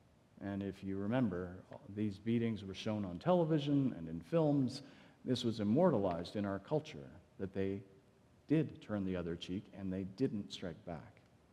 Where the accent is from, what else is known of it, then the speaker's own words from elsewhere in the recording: Canada; White Canadians like to deny how much racism persists in our country.